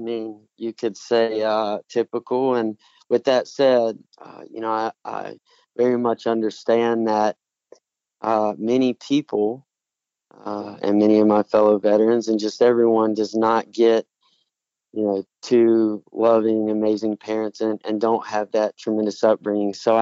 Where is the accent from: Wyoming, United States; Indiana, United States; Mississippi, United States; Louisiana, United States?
Mississippi, United States; born there; also born or lived in Alabama / Georgia / Tennessee / South Carolina; So I was born in Mississippi and spent a few years there. But my dad is in business and sales, and as that goes, kind of working up the ladder and into different positions. I spent some time in Alabama, Georgia, Tennessee, but my family and I ended up in South Carolina going on 13 years ag